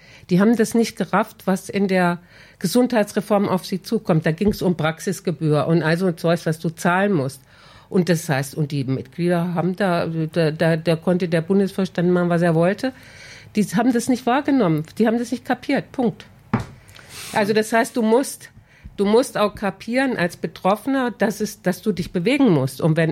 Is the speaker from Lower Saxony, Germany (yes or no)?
no; Hesse, Germany; Also ich kenne das schon, ich komme aus dem Rhein-Main-Gebiet, habe da viel auch gearbeitet